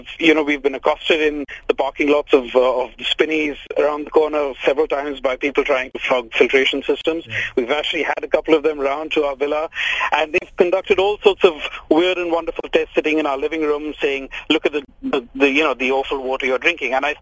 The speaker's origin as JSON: {"language": "English", "country": "India", "tie": "born or raised there", "said": "Look, I grew up in India, and India's famous for people giving people Delhi belly and all the rest of it."}